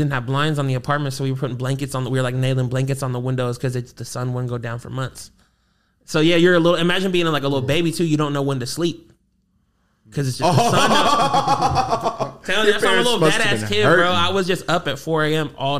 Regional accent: Seattle, Washington, United States; also born or lived in Dutch Harbor, Alaska; I was born in Seattle, but then I moved up to Dutch Harbor, Alaska.

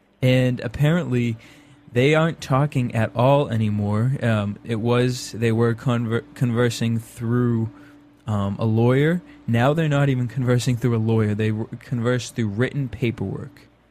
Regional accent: Massachusetts, United States; You know, I'm from Cape Cod, so I've deal with lots of very wealthy people, and they have this arrogance about them.

